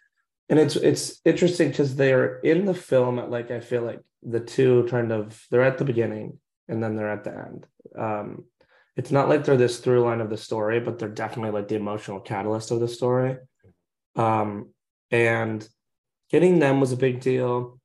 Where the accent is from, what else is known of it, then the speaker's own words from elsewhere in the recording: Kansas, United States; hey, we're these kids from Kansas, we really want to do this thing on you.